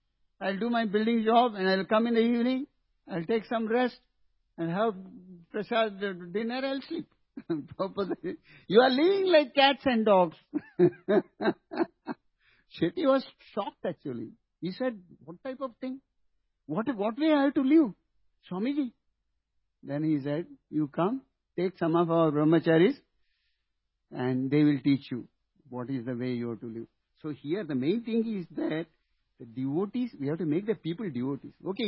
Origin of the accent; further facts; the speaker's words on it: Udupi, Karnataka, India; Because I'm from Udupi and Madhvacharya is there.